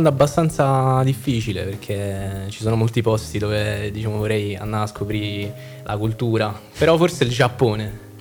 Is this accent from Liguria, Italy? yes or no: no; Rome, Lazio, Italy; Io sono di Roma all'Euro, Roma.